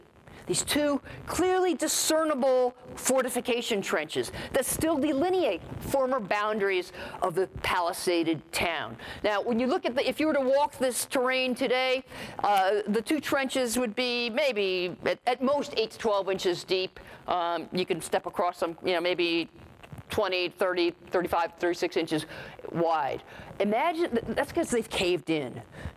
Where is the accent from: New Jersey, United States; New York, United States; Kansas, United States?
New Jersey, United States; I grew up in New Jersey. So bushels were not really a part of my lexicon.